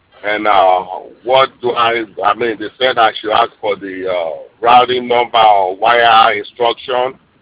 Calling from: Columbus, Georgia, United States; I'm calling from Warrior Cave in Columbus, Georgia.

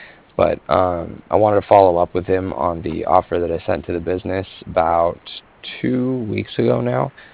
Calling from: Cardiff, Wales, United Kingdom; And I was calling from Cardiff.

